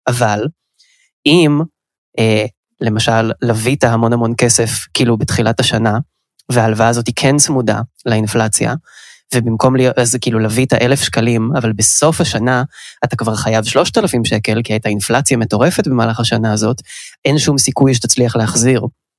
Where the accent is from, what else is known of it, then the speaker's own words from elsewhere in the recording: Haifa, Haifa District, Israel; אבל אני חיפאי, אז לא גידלתי אף פעם